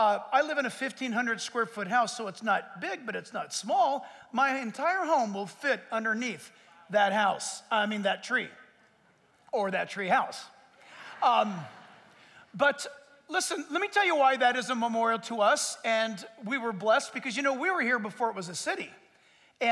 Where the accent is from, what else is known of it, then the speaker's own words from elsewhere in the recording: San Diego, California, United States; born there; I was born in San Diego, lived close enough to the ocean and OC. I had grown accustomed to the smell of salt water.